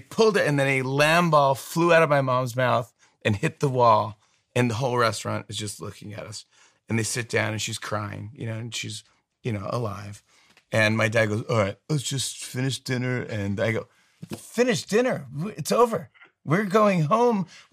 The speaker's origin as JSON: {"language": "English", "town": "Saugerties", "region": "New York", "country": "United States", "tie": "born or raised there", "lives_now": "Manhattan, United States", "said": "going home to the house where I grew up in Saugerties, New York"}